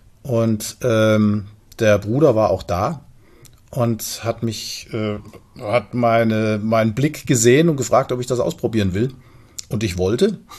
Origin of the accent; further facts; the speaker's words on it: Schlitz, Hesse, Germany; Ich komme aus Schlitz ursprünglich.